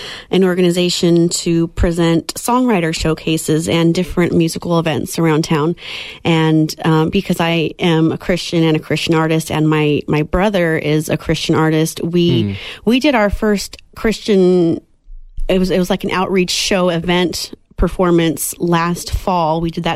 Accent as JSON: {"language": "English", "town": "Tucson", "region": "Arizona", "country": "United States", "also_born_or_lived": "Nashville", "said": "So I spent some time in Nashville. I'm from Tucson, and then I moved to Nashville for a while where I got into songwriting"}